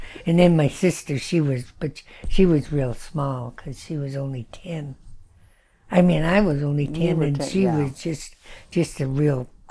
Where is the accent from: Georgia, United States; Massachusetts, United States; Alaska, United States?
Alaska, United States; Fairbanks; also born or lived in McGrath; Yeah, I was born in McGrath, yeah. And grew up till I was about 3, 4, 5 years old. And then we went and moved to Fairbanks because they had to go to school.